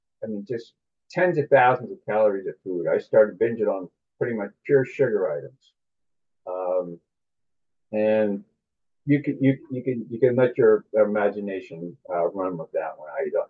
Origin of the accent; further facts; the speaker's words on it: East Coast, United States; I'm from the East Coast, and this was a therapist that was located in downtown Philadelphia.